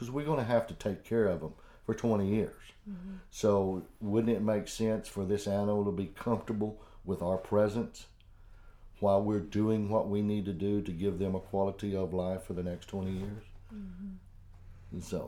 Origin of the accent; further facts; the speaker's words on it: Amarillo, Texas, United States; Well, you'll have to look at, I grew up in North Texas, South Amarillo. Back in the 60s and 70s, there wasn't any deer in that country.